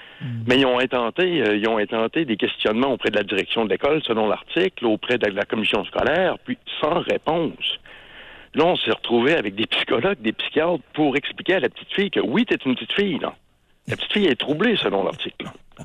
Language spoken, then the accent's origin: French; Quebec City, Quebec, Canada; born there; Bon, j'ai 43 ans. Je suis né à Québec en 1976.